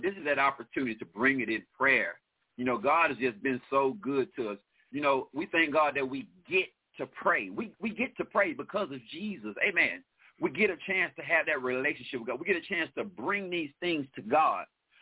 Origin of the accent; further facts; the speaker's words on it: Louisiana, United States; I'm from Louisiana myself, so welcome, welcome, welcome.